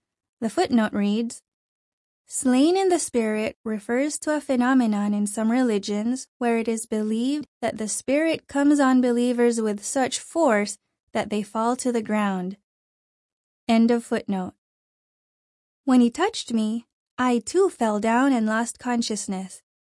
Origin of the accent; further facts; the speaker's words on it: Ilocos Region, Philippines; born there; I was born in Ilocos Norte, Philippines, on December 10, 1968, the seventh of 10 children. Like most Filipinos, we were brought up as Catholics.